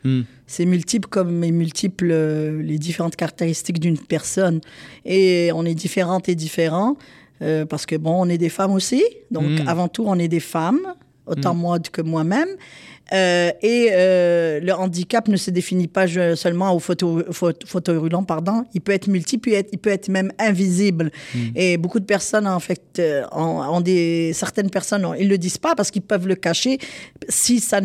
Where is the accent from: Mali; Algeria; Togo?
Algeria; je suis originaire de l'Algérie.